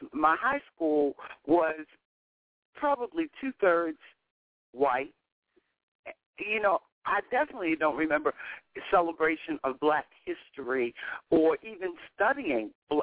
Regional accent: Maryland, United States; I grew up in Maryland, all right, 3 hours south of here.

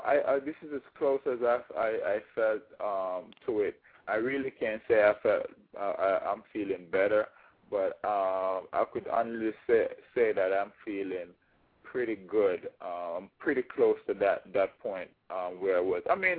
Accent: Jamaica; Again, I'm from Jamaica.

